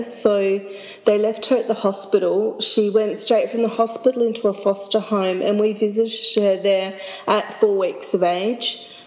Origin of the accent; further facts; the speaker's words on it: Australia; decided that being Australian, it would be too difficult. We're back living in Australia at that time